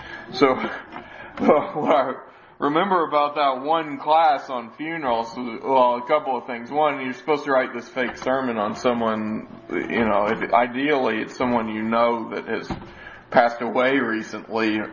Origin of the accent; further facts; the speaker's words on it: Arkansas, United States; Remember, I'm from Arkansas.